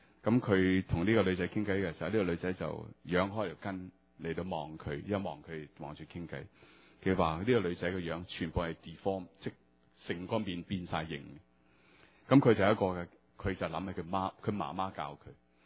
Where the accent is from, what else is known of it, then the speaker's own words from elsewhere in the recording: China; 回报于社会，我谂我哋中国人系好少会咁去做